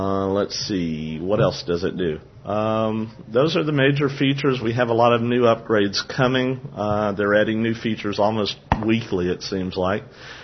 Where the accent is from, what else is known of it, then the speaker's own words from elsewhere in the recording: Austin, Texas, United States; I work, and I'm from Austin, Texas. So I'm the sales rep in Texas for Sighted Electronics.